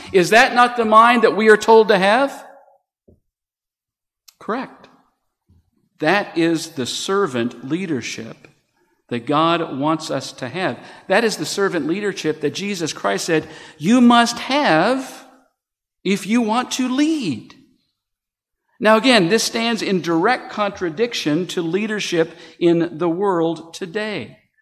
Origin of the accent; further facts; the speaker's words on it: Canada; also born or lived in United States; now in New Zealand; My wife and I both grew up in Canada. She was born in Canada. I was born in the States, but I grew up for the first 20 years in Canada